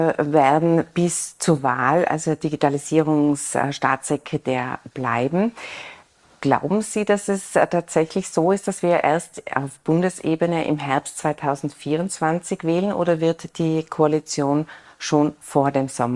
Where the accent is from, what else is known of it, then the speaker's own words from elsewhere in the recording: Innsbruck, Tyrol, Austria; man hatte tatsächlich als Innsbruckerin schon den Eindruck, dass man sich primär mit sich selbst beschäftigt hat.